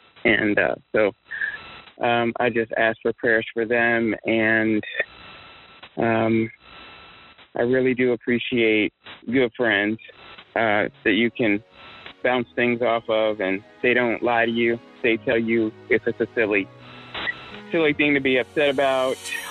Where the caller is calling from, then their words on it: Lakewood, Washington, United States; I am chiming in from Lakewood, Washington, and I am grateful for many, many things.